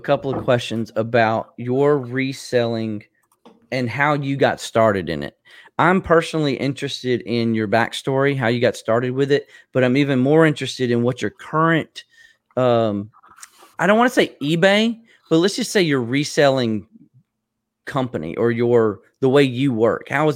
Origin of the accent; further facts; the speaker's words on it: the South, United States; accent: Southern; I got the Kayla approval on my Southern accent.